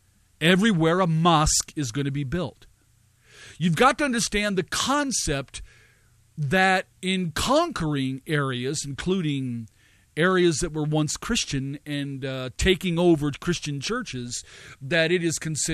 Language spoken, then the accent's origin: English; United States; As an American, I oppose the mosque being planted there as a massive insensitivity.